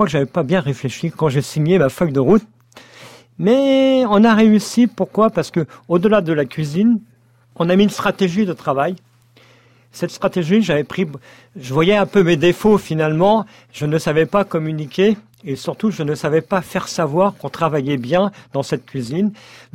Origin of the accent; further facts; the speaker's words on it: Brittany, France; Si, parce que je suis breton.